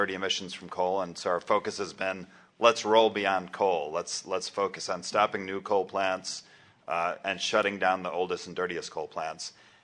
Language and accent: English; Syracuse, New York, United States; now in Texas, United States; I grew up in Syracuse, New York. I've been here in Texas about 20 years